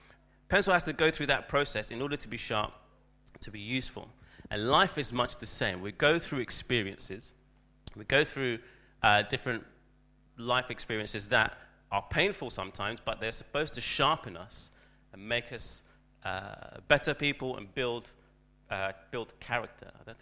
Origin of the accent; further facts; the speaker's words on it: Ghana; I remember growing up in Ghana, and my grandma always made sure we were, we looked, you know, sharp, especially for school.